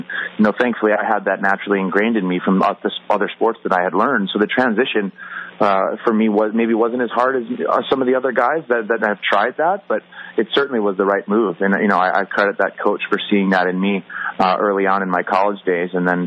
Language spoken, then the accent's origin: English; Wisconsin, United States; But again, growing up in Wisconsin, Midwestern town, you know, I was just an athlete